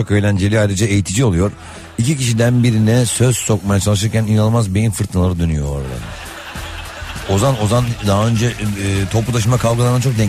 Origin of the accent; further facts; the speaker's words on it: Istanbul, Turkey; İstanbul çocuğuyum, doğma büyüme.